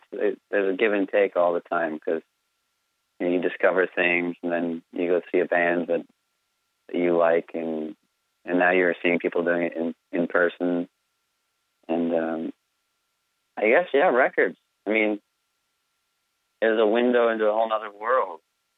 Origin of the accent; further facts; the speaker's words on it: Minneapolis, Minnesota, United States; You know, we're from Minneapolis.